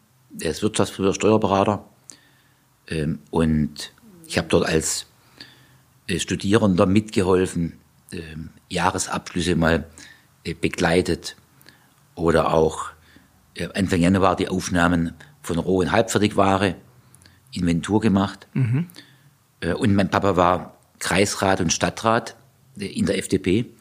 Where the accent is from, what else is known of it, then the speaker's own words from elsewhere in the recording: Ditzingen, Baden-Württemberg, Germany; Und so kam eben dann meine Entscheidung in Ditzingen, wo ich aufgewachsen bin, mit Sportkameraden und Schulfreunden